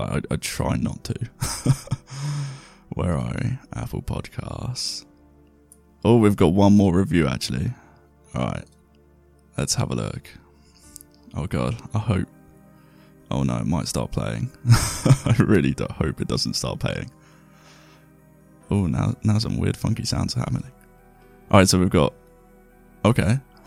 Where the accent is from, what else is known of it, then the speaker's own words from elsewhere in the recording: England, United Kingdom; my hometown has just had this new, like, South African variant, and it's, like, the first place in the UK to get it